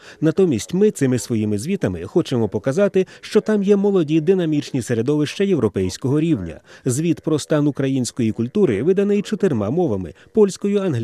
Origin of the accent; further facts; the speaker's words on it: Poland; Ukrainian is a second language; Хочу наголосити, що ми, поляки, надали слово українським авторам